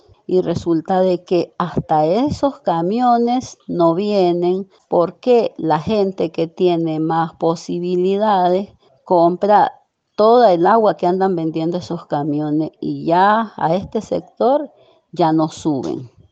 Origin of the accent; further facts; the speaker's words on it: Camoapa, Boaco, Nicaragua; Soy una ciudadana de Camuapa.